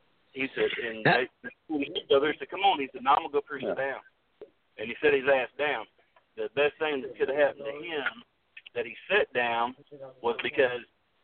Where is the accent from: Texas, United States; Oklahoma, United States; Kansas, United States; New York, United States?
Oklahoma, United States; Stroud; I'm from Stroud, Oklahoma, most of my life, but we was living there